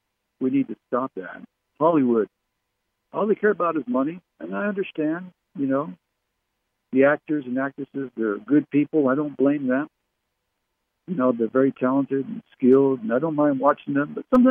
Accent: Barrie, Ontario, Canada; born there; Did you know my parents were English? I was born in Canada, so I never learned to speak like they did. I wonder just how differently things would have been if I had been born in England instead of Barrie, Ontario, Canada.

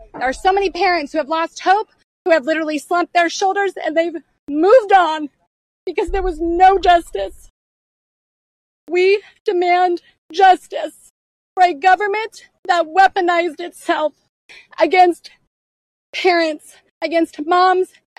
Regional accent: Colorado, United States; I'm from Colorado.

